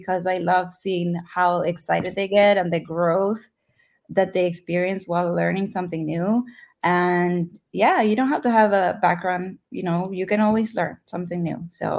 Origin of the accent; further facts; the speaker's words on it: Lima, Peru; moved away as an adult; also born or lived in California; I'm from Lima, yes. Born and raised. Lived there, went to high school there. And when I turned 18, I moved to California, where my dad was, to go to college.